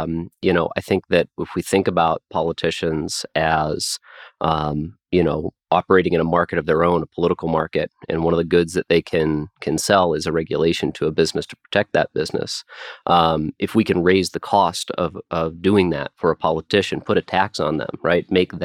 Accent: Nebraska, United States; get rid of the 1,800 hour requirement to get a barber's license in my home state of Nebraska

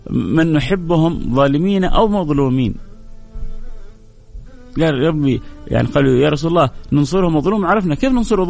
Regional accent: Egypt; now in Hafar Al-Batin, Saudi Arabia; من مصر ومقيم في حفر الباطن

